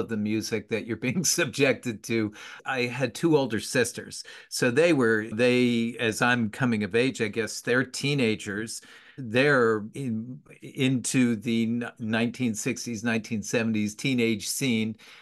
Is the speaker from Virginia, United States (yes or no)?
no; New Jersey, United States; also born or lived in England; Yeah, I love to say that I grew up in God's country, and that was New Jersey. And I did spend a couple of years in England as well when I was a kid. My mom's British.